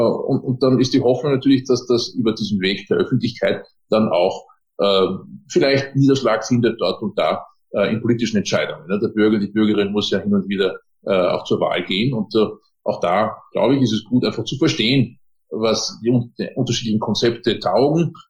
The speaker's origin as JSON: {"language": "German", "country": "Austria", "also_born_or_lived": "Germany", "moved": "as an adult", "said": "Ich bin Österreicher, ne? Das hört man sowieso."}